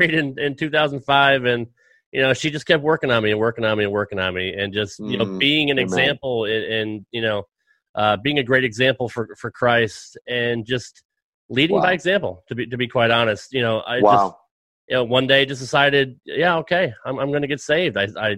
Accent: Connecticut, United States; I'm originally from Connecticut.

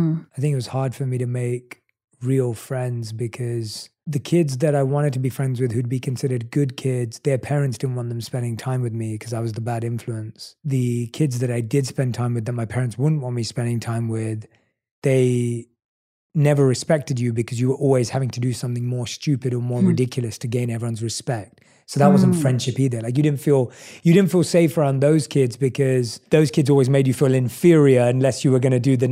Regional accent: London, United Kingdom; accent: British, New York, LA mix; now in United States; I was born and raised in London, so, and obviously I've lived in the States for the last 6 years, so I have somewhat of a British, New York, LA like mix of whatever my accent sounds like now.

